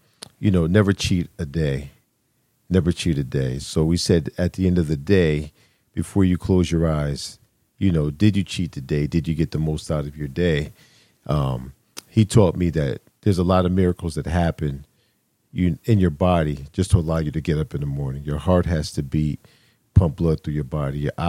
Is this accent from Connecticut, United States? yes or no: yes; Hamden, Connecticut, United States; I grew up in Hamden, K through 12, Hamden Public Schools, and from the mean streets of Wintergreen, you know, to college at Morris Brown College.